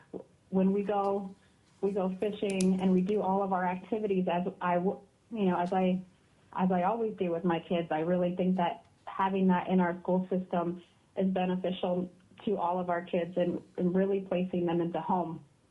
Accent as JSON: {"language": "English", "town": "Wrangell", "region": "Alaska", "country": "United States", "also_born_or_lived": "Juneau", "lives_now": "Anchorage, United States", "said": "I'm originally from Wrangell and Juneau, so I live here in Dandaina Lands in Anchorage, where I'm raising my three kids."}